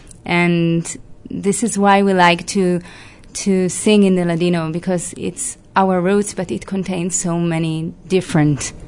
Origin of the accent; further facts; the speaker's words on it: Israel; And I was born and raised in Israel